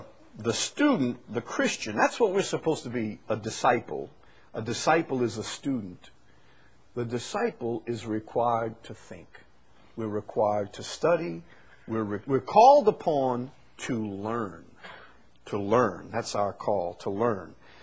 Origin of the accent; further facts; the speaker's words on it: Chalmette, Louisiana, United States; I never did get English. That's why I talk the way I do. I'm from Chalmette.